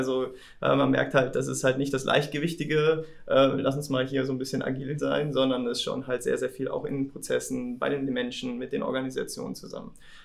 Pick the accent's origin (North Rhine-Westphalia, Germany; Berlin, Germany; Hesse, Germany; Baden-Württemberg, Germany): North Rhine-Westphalia, Germany; Aachen; ich komme aus Aachen und habe da Produktentwicklungsmanagement studiert